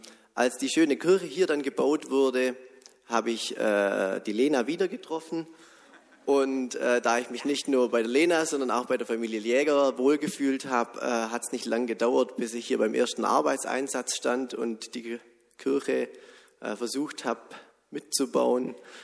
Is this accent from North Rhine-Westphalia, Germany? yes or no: no; Gomaringen, Baden-Württemberg, Germany; Ich komme aus Gomaringen, ich bin dort in der evangelischen Kirchengemeinde aufgewachsen.